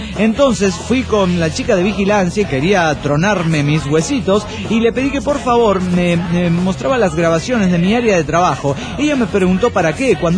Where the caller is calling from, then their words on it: Valencia, Carabobo, Venezuela; Yo soy de Valencia, Venezuela.